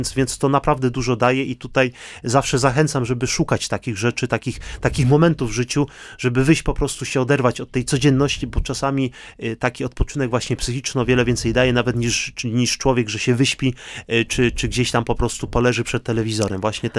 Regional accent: Nysa, Opole Voivodeship, Poland; Ja pochodzę z Nysy, tam ciągle moi rodzice mieszkają, rodzeństwo

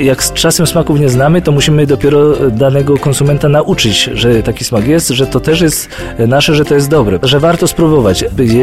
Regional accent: Kędzierzyn-Koźle, Opole Voivodeship, Poland; Ja akurat jestem z Podkędzierzyna Koźla

